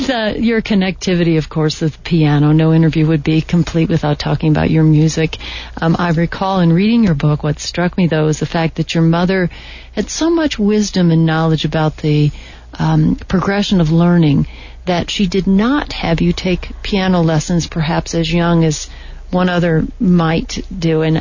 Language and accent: English; New England, United States; now in Tucson, United States; I'm also from New England, so to come here to live in the desert, it's like entirely different lifestyle.